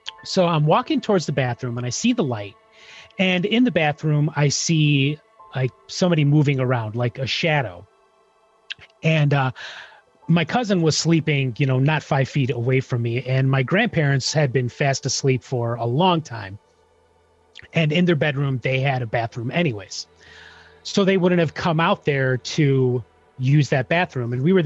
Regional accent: Chicago, Illinois, United States; much a Chicago native. My co-host on my show, he never lets me forget that by constantly making fun of my accent.

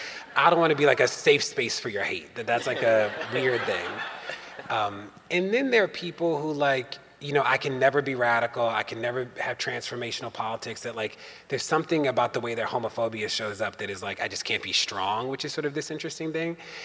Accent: Maryland, United States; In Maryland, my home state, there's a law that says that you can file an anonymous complaint against an officer for everything except brutality.

